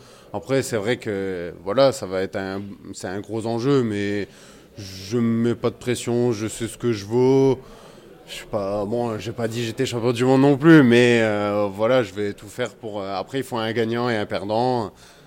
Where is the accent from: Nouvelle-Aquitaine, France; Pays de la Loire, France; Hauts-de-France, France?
Hauts-de-France, France; Saint-Folquin; Moi, à la base, je suis de Saint-Folquin